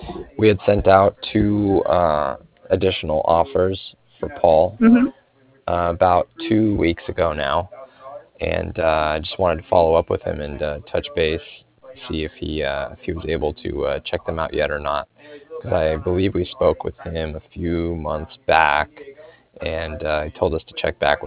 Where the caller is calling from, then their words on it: Cardiff, Wales, United Kingdom; And I'm calling from Cardiff, and that's C-A-R-D-I-F-F, like Frank at the end.